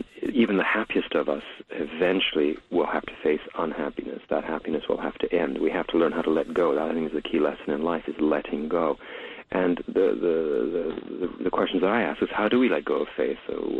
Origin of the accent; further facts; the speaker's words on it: Quebec, Canada; I come from Quebec, from French Canada, which is the most secular administration, most secular province in all of North America.